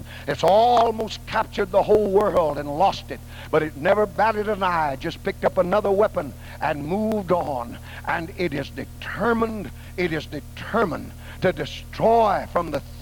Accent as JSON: {"language": "English", "country": "United States", "said": "I'm an American, and I grew up with a knot in my throat."}